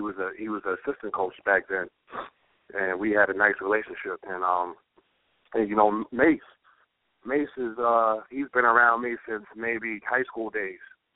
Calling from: Milwaukee, Wisconsin, United States; I'm calling from Milwaukee.

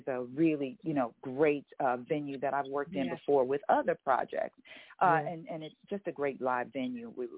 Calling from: Los Angeles, California, United States; Calling from Los Angeles. That's where we're based out

